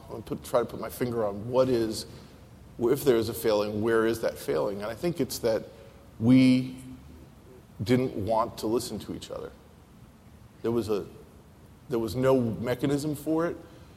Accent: New York, United States; Growing up with NPR, I grew up with the New York Times. I'm from New York originally.

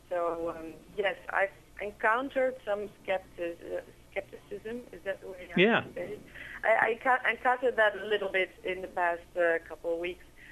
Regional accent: New York, United States; I'm not sure how that is in your region. You have to tell me, but I'm from New York.

